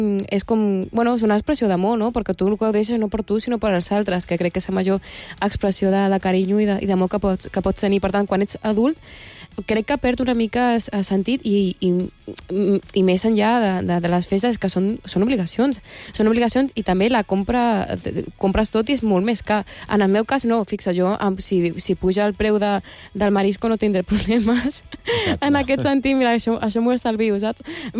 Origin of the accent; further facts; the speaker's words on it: Palma, Balearic Islands, Spain; ara som directora aquí a les Balears, a Camefa, jo som de Palma